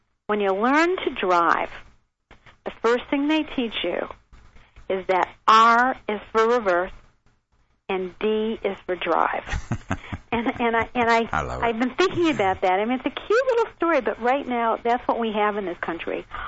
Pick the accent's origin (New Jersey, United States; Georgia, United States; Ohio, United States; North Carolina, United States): Ohio, United States; Cleveland; And growing up in Cleveland, Ohio, which was sort of a funny coincidence.